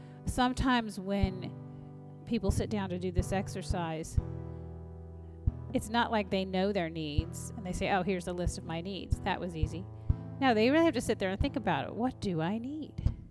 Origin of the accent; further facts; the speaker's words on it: the South, United States; accent: Southern; I grew up in the South, you can probably tell by the way I talk